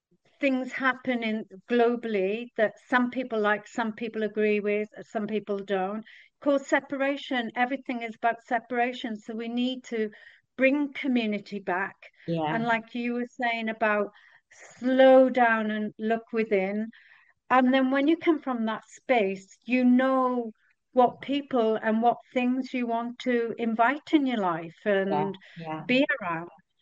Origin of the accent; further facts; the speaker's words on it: Bridgend, Wales, United Kingdom; moved away; Just like I came from Bridgend in South Wales, and not long after I left